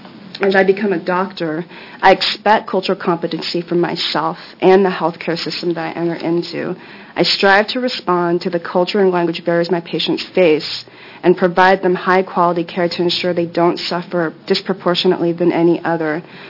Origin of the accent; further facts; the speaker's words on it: Charleston, Oregon, United States; also born or lived in Roseburg; now in Portland, United States; I grew up in Charleston on the Oregon coast, and I spent half of my childhood in Roseburg. And I went to college in Eugene, and presently I live in Portland.